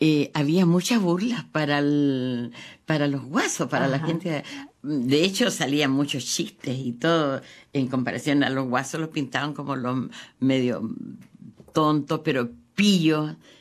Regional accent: Talcahuano, Biobío, Chile; born there; nací en Talcahuano, es un puerto maravilloso.

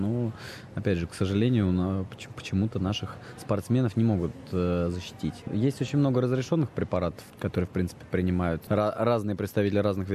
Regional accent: Astrakhan, Astrakhan Oblast, Russia; now in Moscow, Russia; Я живу в Москве, я это вижу. Я приезжаю к себе на малую родину в Астрахань

